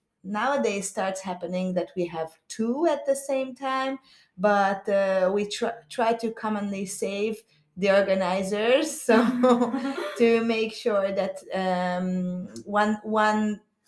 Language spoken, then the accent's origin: English; Hungary; English is a second language; I come from Hungary.